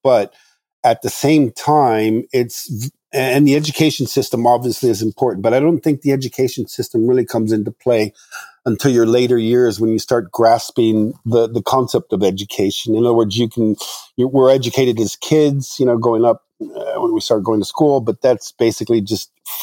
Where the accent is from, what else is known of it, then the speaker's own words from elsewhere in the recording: Morocco; I grew up in Morocco, so it was probably a horse or a donkey or something